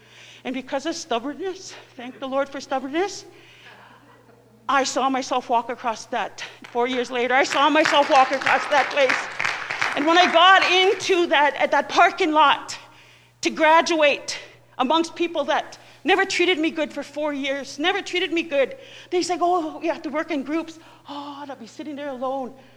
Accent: Canada; And I go, I'm from Papikasis First Nations.

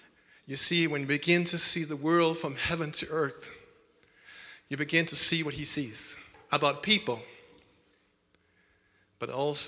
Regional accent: Denmark; When I grew up in Denmark, and I was 16, 17, I said to my dad, what shall I do in my life?

